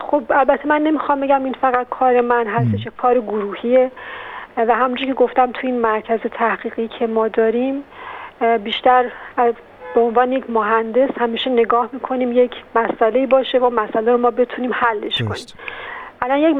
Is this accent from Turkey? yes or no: no; Iran; به عنوان یک ایرانی همیشه خوبه که با دید مثبت به همه چیز نگاه کنیم